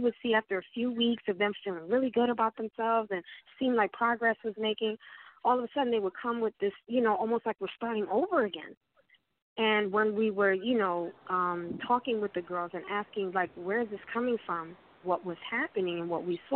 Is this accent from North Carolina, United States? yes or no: no; New York, United States; And I'm from New York. I got that hustler spirit.